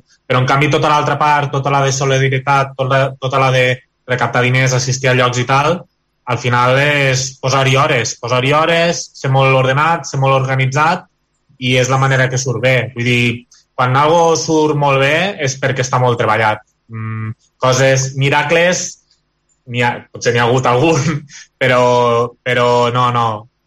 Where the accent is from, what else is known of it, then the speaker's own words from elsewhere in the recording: Lleida, Catalonia, Spain; Postureig Lleida, que és d'on soc jo, i que ho conec més